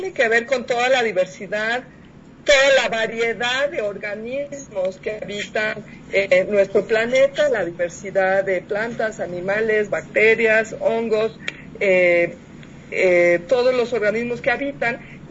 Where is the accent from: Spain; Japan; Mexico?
Mexico; El maíz es un elemento de la biodiversidad central en nuestra identidad como mexicanos.